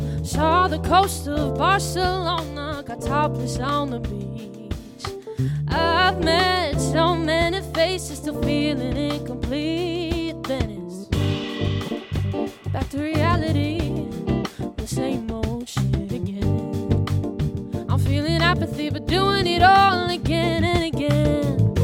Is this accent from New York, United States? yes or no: yes; New York, United States; now in Boston, United States; I'm an artist from New York, and I live in Boston, and I'm so excited to be here.